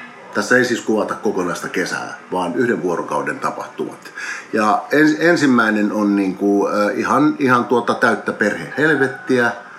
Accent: Helsinki, Uusimaa, Finland; No mä oon ihan kyllä paljasjalkainen stadilainen, eli mä oon ihan Helsingistä kotoisin ja siellä syntynyt ja siellä suurimman osan elämästäni elänyt

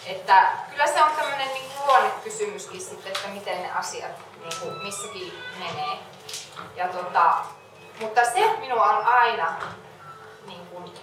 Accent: Kuopio, North Savo, Finland; olen ihan paljasjalkainen kuopiolainen.

